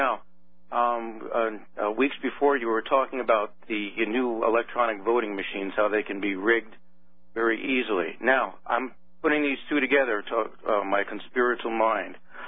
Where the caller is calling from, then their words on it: New York, United States; I'm calling from upstate New York.